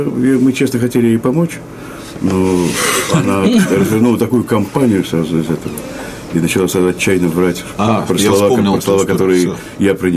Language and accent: Russian; Saint Petersburg, Russia; И когда я рос в Ленинграде, все равно это был Петербург.